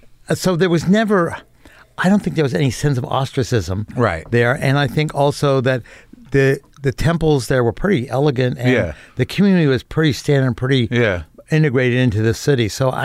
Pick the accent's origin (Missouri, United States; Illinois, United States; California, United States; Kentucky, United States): California, United States; Marin County; also born or lived in New York City; Marin County.